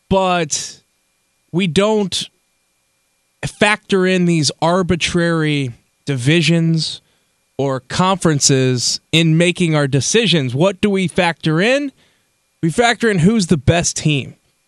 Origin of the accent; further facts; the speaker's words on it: Iowa, United States; Once I said that I was from Iowa but had a brother on the team.